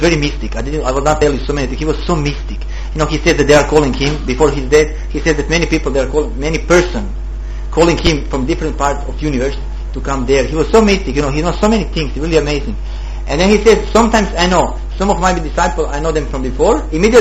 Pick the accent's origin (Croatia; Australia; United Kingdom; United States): Croatia; English is a second language; he came back to Croatia. I'm from Croatia.